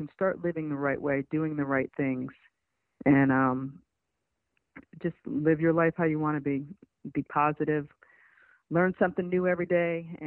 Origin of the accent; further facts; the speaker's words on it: Middletown, New York, United States; I was a young girl growing up in Middletown, New York, you know, wanting to be white.